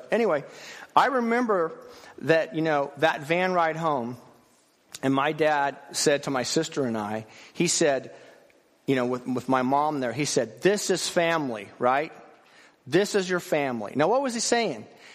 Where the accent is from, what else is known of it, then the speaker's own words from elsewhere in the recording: Wichita, Kansas, United States; I grew up in Wichita.